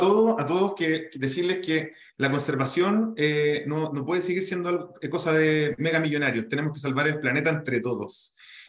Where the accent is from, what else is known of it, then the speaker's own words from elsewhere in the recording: Puente Alto, Santiago Metropolitan Region, Chile; born there; yo soy un gallo que nací en Puente Alto, por suerte estudié en el Instituto Nacional